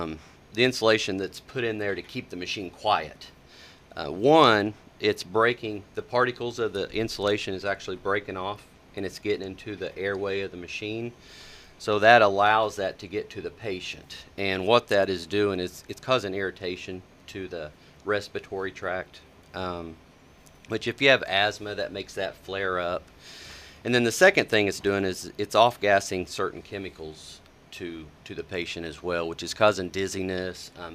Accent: Caney, Kansas, United States; I actually have born and raised in Caney, but I've worked in Coffeyville for pretty much my whole adult life since 1996.

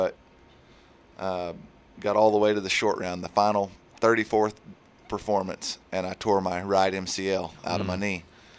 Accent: Oklahoma, United States; this is kind of a special rodeo for me because it's my hometown rodeo, if you mm-hmm. will. I actually live between here and Vinita, Oklahoma, okay. out in the country there.

